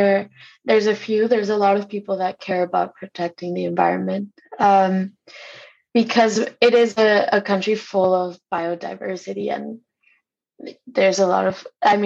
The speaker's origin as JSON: {"language": "English", "country": "Mexico", "said": "I'm originally from Mexico."}